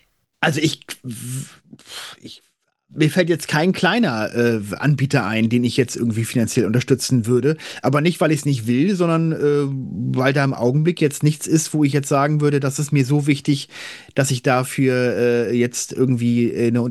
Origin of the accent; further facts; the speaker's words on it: Hamburg, Germany; die mich natürlich an Scheiß interessiert als Hamburger